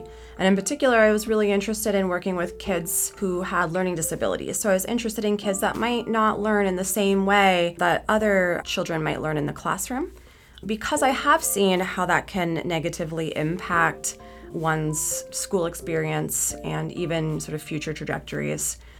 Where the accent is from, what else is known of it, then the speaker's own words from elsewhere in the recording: London, Ontario, Canada; also born or lived in St. John's, Newfoundland; I grew up in London, Ontario. My family's from St. John's, Newfoundland, and I was born in St. John's, Newfoundland, but we moved to London, Ontario when I was very young, so I spent my childhood on the mainland.